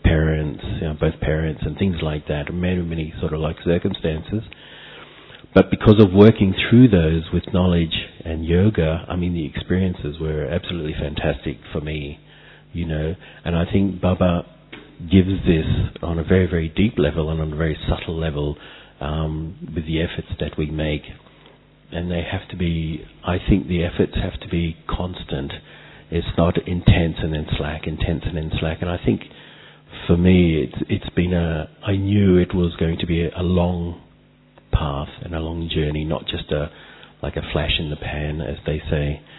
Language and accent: English; Australia; now in India; from Australia originally. So I spend most of my time in Shantivan now doing service.